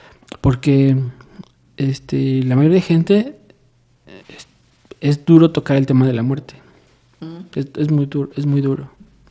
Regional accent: Mexico; aunque nuestra cultura como mexicanos le rinden tributo y fiestas a la muerte

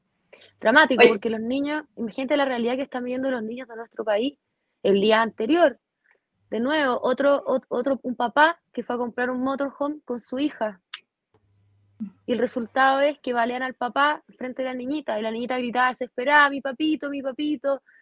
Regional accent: San Bernardo, Santiago Metropolitan Region, Chile; había un taco en San Bernardo, yo soy de San Bernardo, terrible

